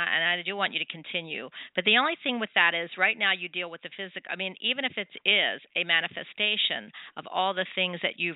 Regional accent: Philadelphia, Pennsylvania, United States; I'm from Philly, and I used to spend every summer in Margate, New Jersey.

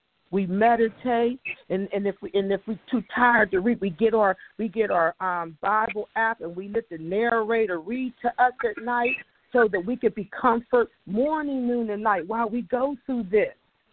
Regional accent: Atlanta, Georgia, United States; from Dallas. I'm from Atlanta, Georgia.

